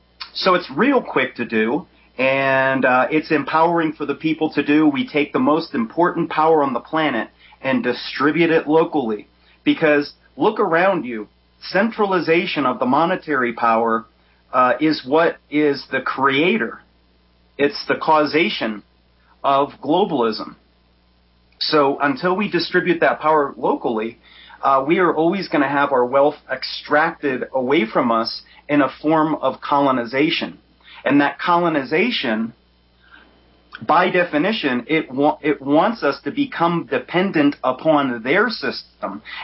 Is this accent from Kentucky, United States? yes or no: no; Tampa, Florida, United States; because I'm from Tampa